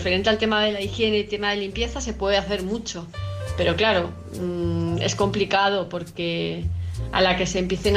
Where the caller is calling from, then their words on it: Palma de Mallorca, Balearic Islands, Spain; de Palma de Mallorca